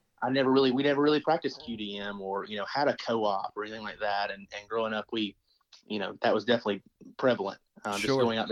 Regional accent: Georgia, United States; You know, I grew up in Georgia, Northwest Georgia, in a little tiny town, and we grew up on some acreage.

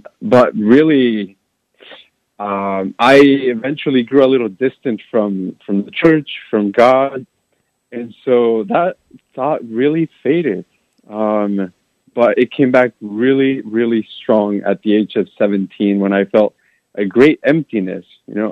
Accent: Jalisco, Mexico; now in Des Moines, United States; Yeah, my dad just brought us here. So I'm originally from Jalisco, from Mexico.

